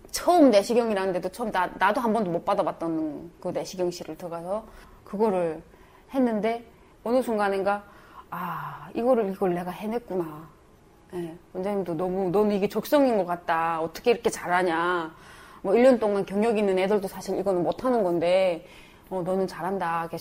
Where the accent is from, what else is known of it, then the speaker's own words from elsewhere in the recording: North Korea; 내가 저쪽에 탈북민이라는 거를 감춰고 끝까지 그만둔 거.